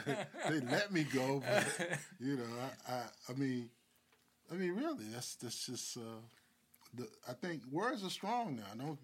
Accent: Mississippi, United States; Being a native Mississippian and growing up in Mississippi, I lived through Hurricane Camille.

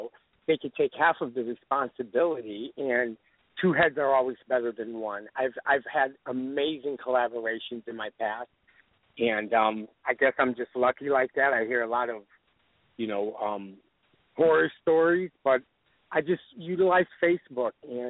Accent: Bristol, Connecticut, United States; now in Coachella Valley, United States; I'm a professional working artist here in the Coachella Valley. I was born and raised in Bristol, Connecticut.

